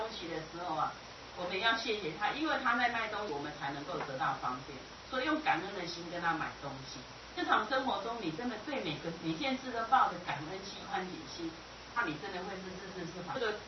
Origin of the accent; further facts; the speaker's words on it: Taiwan; 我想我们台湾人很快就会成为一个国际化的话